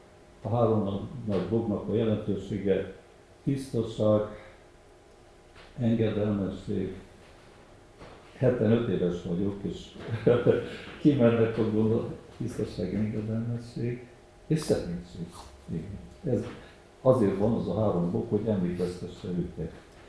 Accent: Baciu, Cluj County, Romania; Én eredetileg Bácsba születtem, itt éltem, de mégis csak anyai nagyanyámon vagyok eredeti bácsi. Apám Maros megyei, nagyapám Külkei

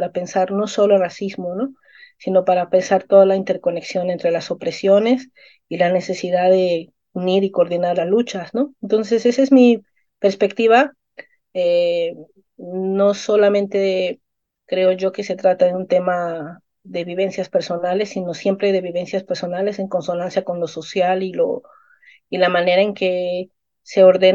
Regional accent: Mérida, Yucatán, Mexico; Yo crecí en Mérida, Yucatán, que es una ciudad sumamente racista, sumamente segregada, simbólicamente segregada

